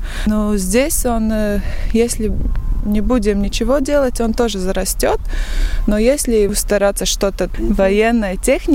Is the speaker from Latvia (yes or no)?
yes; Latvia; я из Латвии, из Дабас фонд.